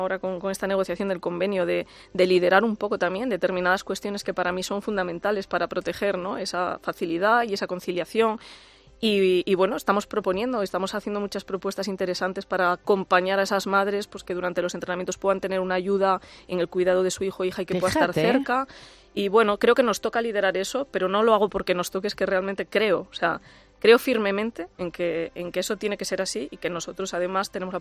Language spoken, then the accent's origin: Spanish; Asturias, Spain; Yo tenía mi trabajo en Asturias, era directora general de deporte allí en mi tierra.